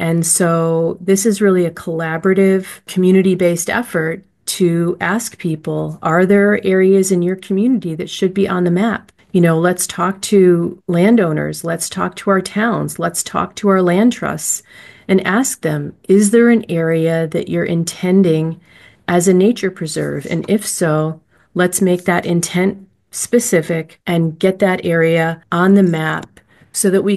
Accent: Pittsfield, Massachusetts, United States; born there; also born or lived in Colorado; I was born in Pittsfield, Massachusetts, and lived in New England for a lot of my life, but also lived out in the West Coast in Colorado. But I love New England.

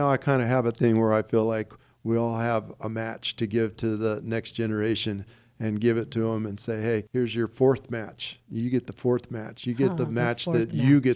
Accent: Cincinnati, Ohio, United States; We're from Cincinnati.

